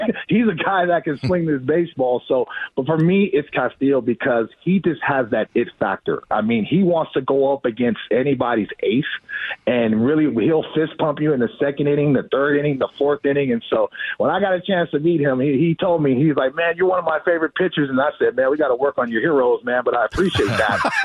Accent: California, United States; I'm from Northern California, so I know all about a marine layer pitching in San Francisco.

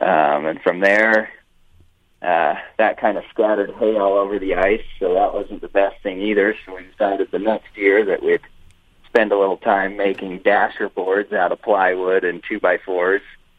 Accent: Cedar City, Utah, United States; So I'm from Cedar City, Utah. Lived here most of my life, except for just a little bit of time in a few other places. But, yeah, mostly just a Cedar City guy.

